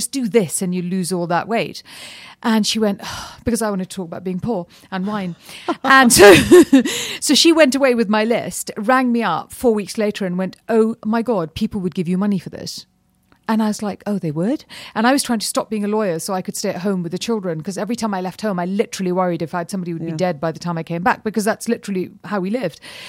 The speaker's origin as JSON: {"language": "English", "country": "India", "said": "And I'd say, yeah, I'm Indian."}